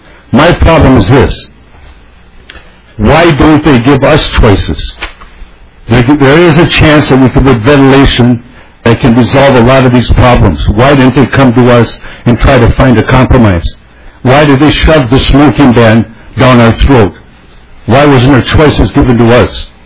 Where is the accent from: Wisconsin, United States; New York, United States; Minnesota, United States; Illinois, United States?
Minnesota, United States; Minneapolis; I came from Northeast to North Minneapolis to buy this bar, which was closed in a community that was run down, that I felt there could be opportunity to advance my community and be a part of the North Side, which I've lived all my life.